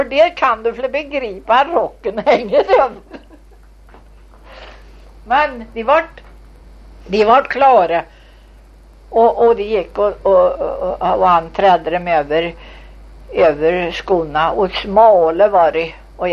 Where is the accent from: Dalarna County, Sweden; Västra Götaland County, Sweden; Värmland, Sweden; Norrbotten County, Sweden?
Värmland, Sweden; Och du vet, vi är värmlänningar.